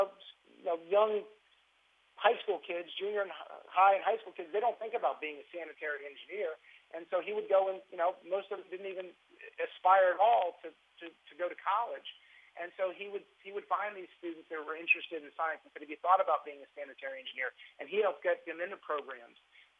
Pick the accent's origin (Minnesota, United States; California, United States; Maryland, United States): Maryland, United States; You know, I know I grew up in Maryland, and there was something about Baltimore.